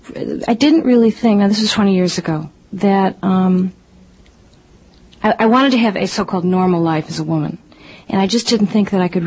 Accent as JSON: {"language": "English", "town": "Highland Park", "region": "Illinois", "country": "United States", "said": "I'm from Illinois, Northern Illinois, Highland Park. It's a town on the border of near, right near Lake, on Lake Michigan."}